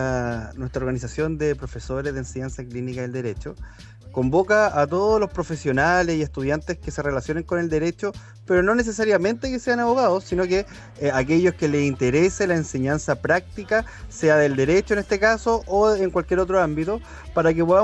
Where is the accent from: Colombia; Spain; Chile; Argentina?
Chile; Santiago, Santiago Metropolitan; yo que soy santiaguino